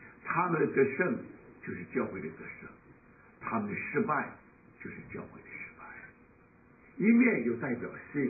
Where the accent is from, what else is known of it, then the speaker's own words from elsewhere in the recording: Wenzhou, Zhejiang, China; 我们都是温州人，所以我们说温州话